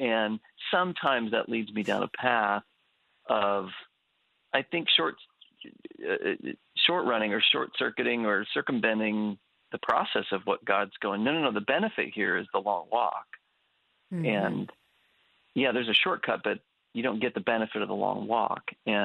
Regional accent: Homer, Alaska, United States; also born or lived in Fairbanks, United States; And so I was born in Fairbanks, Alaska, raised in Homer, Alaska.

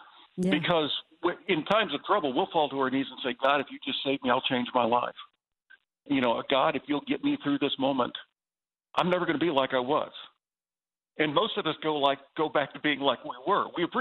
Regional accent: the South, United States; accent: Southern; Baptist term we use here in the South, backslid a little bit, you know, and I had to say that with my Southern accent, but you backslid.

